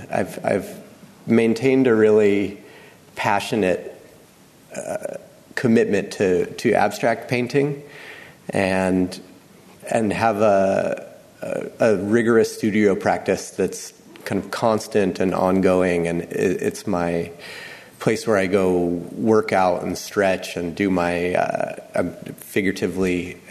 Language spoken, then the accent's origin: English; Boise, Idaho, United States; moved away as an adult; also born or lived in Boston; I come from Boise, Idaho, is where I grew up, and I moved to Boston, Massachusetts after high school